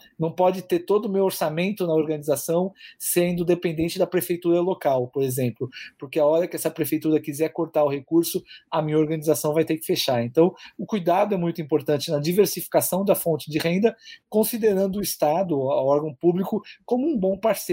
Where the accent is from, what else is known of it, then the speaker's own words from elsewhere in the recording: São Paulo, Brazil; Eu, por exemplo, sou de São Paulo, aqui tem muitos exemplos de parceria público-privada